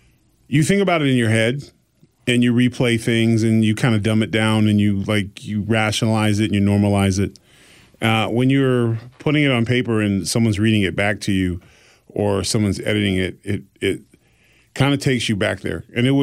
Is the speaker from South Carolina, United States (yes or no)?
no; Exeter, New Hampshire, United States; born there; And I was born in Exeter, New Hampshire